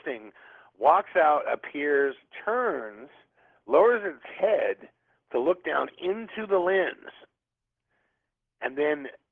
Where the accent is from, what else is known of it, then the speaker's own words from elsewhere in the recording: Los Angeles, California, United States; And I'm from Los Angeles, California, man.